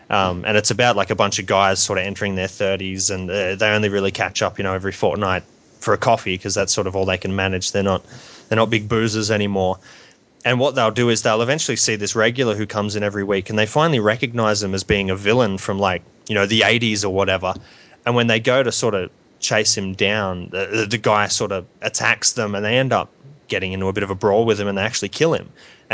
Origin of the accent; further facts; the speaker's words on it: Australia; I'm wondering if I turned up to that to pitch as an Australian, as someone who flies across the world, would I be remembered?